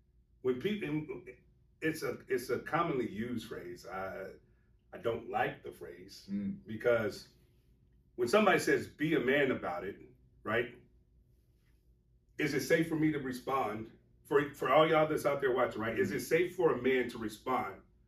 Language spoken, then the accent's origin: English; Dayton, Ohio, United States; also born or lived in Texas; I'm born and raised. I was born in Zinn, Ohio. Okay. So I lived in Dayton, Ohio for a good bit of my time, and then we moved to Texas.